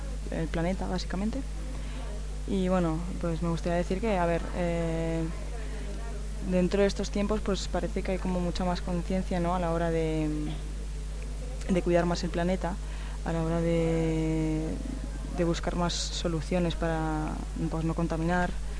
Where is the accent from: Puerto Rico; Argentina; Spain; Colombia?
Spain; Barcelona, Catalonia; tengo 29 años y vengo de Barcelona.